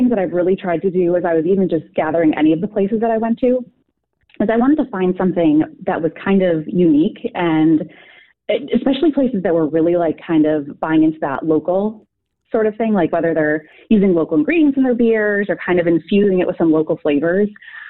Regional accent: Twin Lakes, Wisconsin, United States; I grew up in Twin Lakes, Wisconsin, so way down in the southeastern corner of the state.

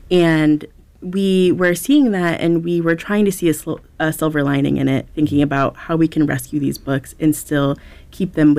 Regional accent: Gary, Indiana, United States; But I think that for me, I grew up in Gary, Indiana.

